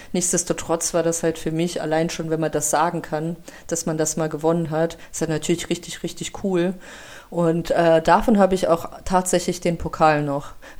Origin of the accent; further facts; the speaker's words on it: Russia; German is a second language; now in Germany; dass ich ja nicht hier geboren bin in Deutschland, und wir sind ja aus Russland hierher gekommen.